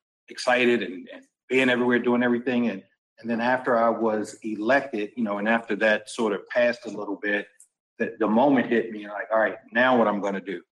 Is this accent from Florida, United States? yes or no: no; Capitol Heights, Maryland, United States; And I'm from Capitol Heights, and them fighting words.